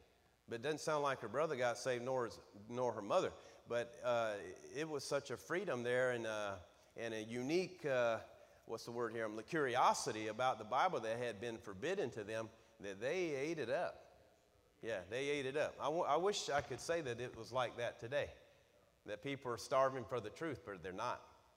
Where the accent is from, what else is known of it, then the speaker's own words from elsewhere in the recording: Georgia, United States; hey, I'm from Georgia, you know, we don't speak but one language